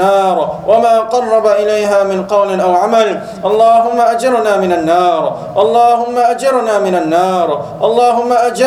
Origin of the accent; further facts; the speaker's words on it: Canada; I'm Canadian. I was born Canadian.